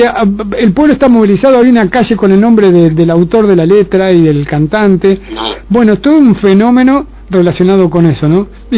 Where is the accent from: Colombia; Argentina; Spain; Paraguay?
Argentina; No es como los argentinos, que todos hacemos un tango y que ante cualquier crisis aparece la canción comprometida de protesta.